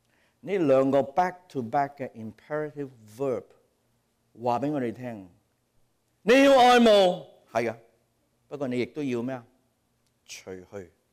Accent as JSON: {"language": "Chinese", "country": "Hong Kong"}